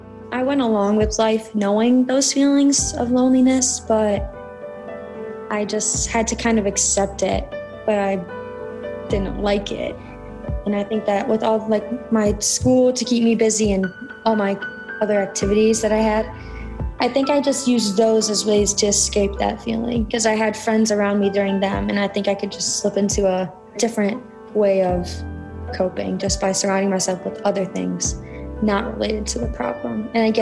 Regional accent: Cleveland, Ohio, United States; I'm 15 years old, and I'm from Cleveland, Ohio.

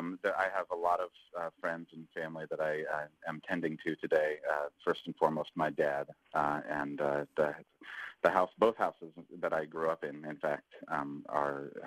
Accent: Santa Rosa, California, United States; This is devastating for my hometown. This is just, this is incredibly heartbreaking for everyone in Santa Rosa.

